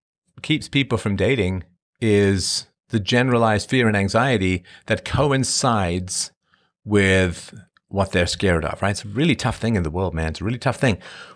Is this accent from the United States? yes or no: no; England, United Kingdom; also born or lived in Ireland / Africa / Canada; I was born in Ireland. I grew up in England. I spent some time in Africa and then Canada.